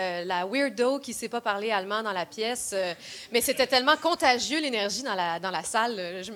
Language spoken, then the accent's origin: French; Montreal, Quebec, Canada; Et moi, je viens de Montréal, du Québec.